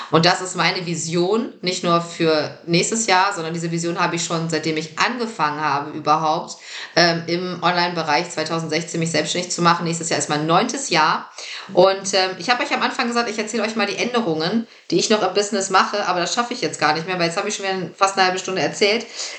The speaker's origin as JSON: {"language": "German", "region": "Lower Saxony", "country": "Germany", "said": "Ich komme aus Niedersachsen von einem kleinen Bauernhof."}